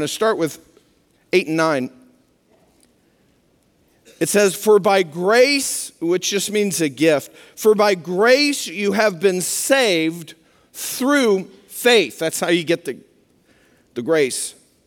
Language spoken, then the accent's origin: English; Midwest, United States; I think a lot of you, you know, we're from the Midwest.